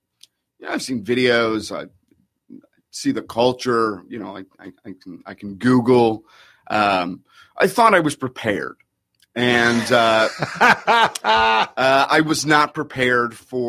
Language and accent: English; Toronto, Ontario, Canada; now in Stuart, United States; You know, I grew up in a very cold climate growing up in Toronto.